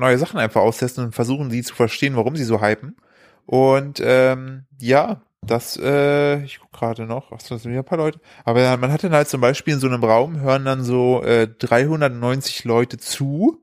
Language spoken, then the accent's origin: German; East Germany, Germany; Also ich komme aus dem Osten